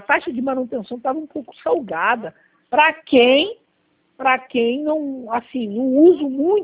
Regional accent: Miguel Couto, Rio de Janeiro, Brazil; eu sou daqui de Miguel Couto

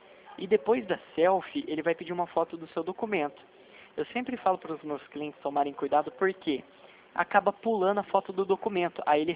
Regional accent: São Paulo, Brazil; sou do estado de São Paulo, aqui é SSP.

